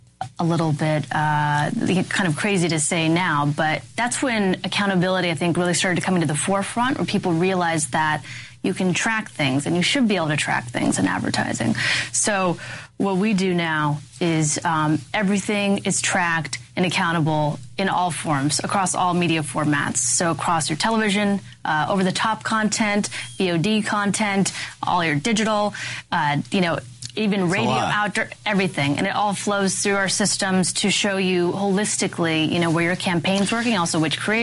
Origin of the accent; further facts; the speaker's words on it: Midwest, United States; Working hard is in my bones. I grew up in the Midwest, similar to you.